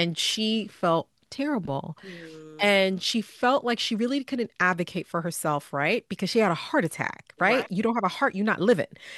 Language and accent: English; Bronx, New York, United States; And so I am a girl from New York. I'm a little girl from the Bronx